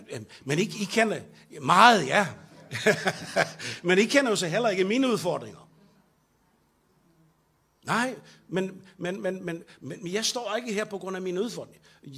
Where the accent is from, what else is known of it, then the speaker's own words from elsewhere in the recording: Bornholm, Capital Region of Denmark, Denmark; Jeg kommer fra Bornholm